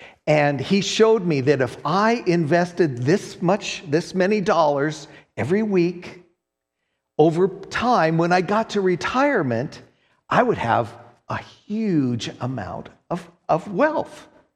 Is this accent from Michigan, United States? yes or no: no; Englewood, Colorado, United States; I grew up in Englewood, a suburb of Denver. We never locked our doors.